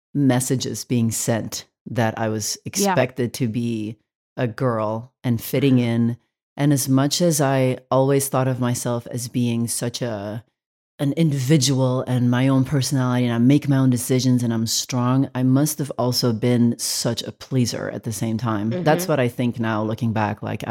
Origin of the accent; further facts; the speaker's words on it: Belgium; Yeah, I grew up in Belgium.